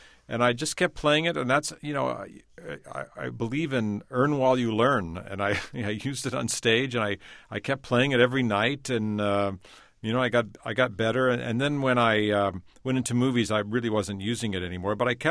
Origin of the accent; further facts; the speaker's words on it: Texas, United States; born there; I was born in Texas.